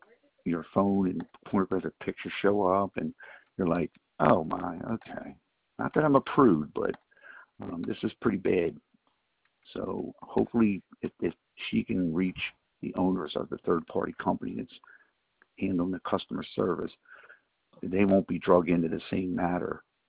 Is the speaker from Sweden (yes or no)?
no; Pennsylvania, United States; accent: Philly; Yeah, I'm stuck with a Philly accent, and those Philly accents.